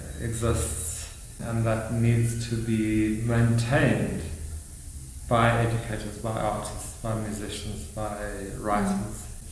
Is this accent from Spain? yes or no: no; Lesotho; But I was there, and I was enjoying it. I came from Lesotho.